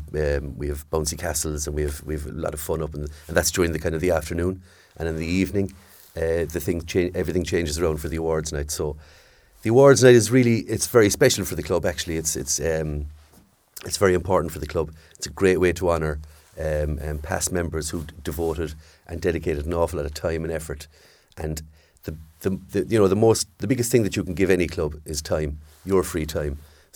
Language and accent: English; Cobh, Munster, Ireland; now in Youghal, Ireland; I'm an East Cork man, but I'm from Cove originally, so a blow-in, as they say. I came down to Youghal a good few years ago